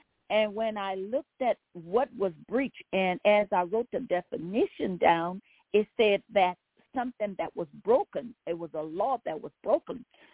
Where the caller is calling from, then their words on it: Baton Rouge, Louisiana, United States; I'm calling from Baton Rouge, Louisiana.